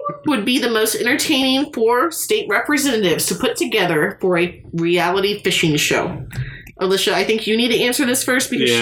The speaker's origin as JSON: {"language": "English", "town": "Kansas City", "region": "Missouri", "country": "United States", "said": "I mean, I'm actually from the Kansas City area, where like the Wolf would come to our elementary schools on Fridays, and like we were told to wear red on Fridays."}